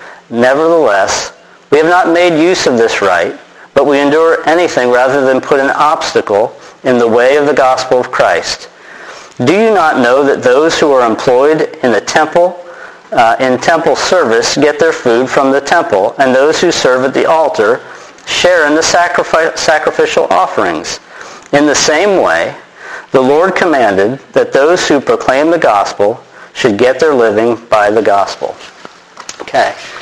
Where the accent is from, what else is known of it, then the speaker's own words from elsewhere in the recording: Charlotte, North Carolina, United States; We come from Charlotte, North Carolina. There's been many just in that area.